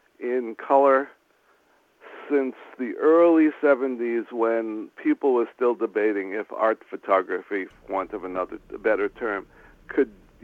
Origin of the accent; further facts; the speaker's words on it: New York, United States; I grew up in the Bronx, New York